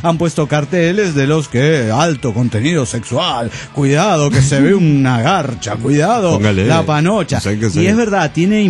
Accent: Cochabamba, Bolivia; de Cochabamba, Bolivia.

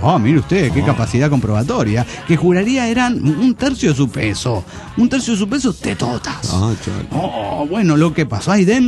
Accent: Phoenix, Arizona, United States; de Phoenix, Arizona.

